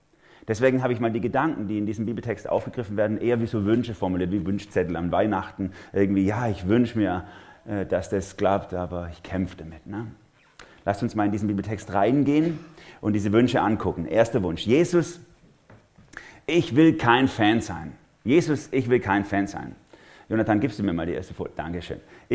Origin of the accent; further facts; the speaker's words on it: Germany; da haben wir ein bisschen einen ambivalenten Bezug als Deutsche.